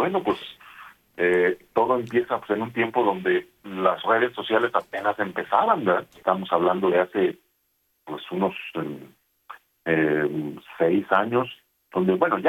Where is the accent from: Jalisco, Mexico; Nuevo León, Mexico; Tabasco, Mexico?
Jalisco, Mexico; Guadalajara; yo soy de Guadalajara